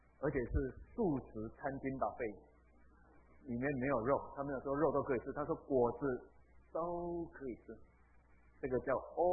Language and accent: Chinese; Taiwan; 我们台湾人很奇怪